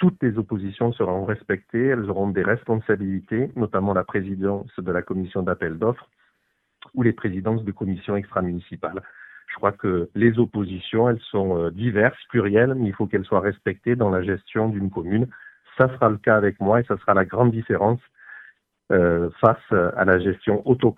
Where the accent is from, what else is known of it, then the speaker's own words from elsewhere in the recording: Arles, Provence-Alpes-Côte d'Azur, France; Moi, je suis né à Arles, je suis enraciné, je connais ma ville et je ne quitterai jamais ma ville.